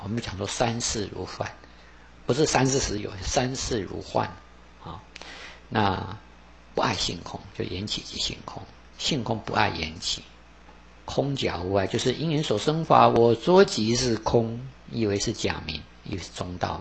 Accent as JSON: {"language": "Chinese", "country": "China", "said": "那这是我中国人的命相通俗的讲法。"}